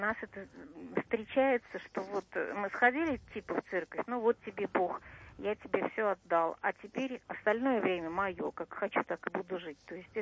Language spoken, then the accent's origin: Russian; Saint Petersburg, Russia; Я из Питера